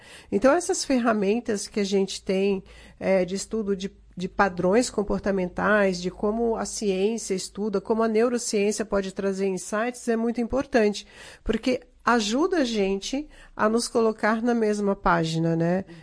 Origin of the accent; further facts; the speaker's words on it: São Paulo, Brazil; now in Florianópolis, Brazil; eu vim de São Paulo para Florianópolis